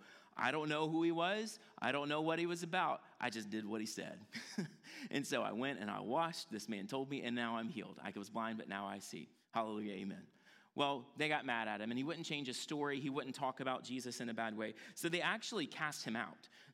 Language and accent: English; the South, United States; Like, I grew up in the South, right?